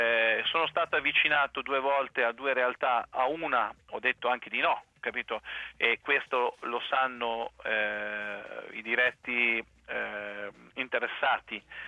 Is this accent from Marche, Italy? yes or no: yes; Ancona, Marche, Italy; nella mia città, ok, dove sono, io sono d'Ancona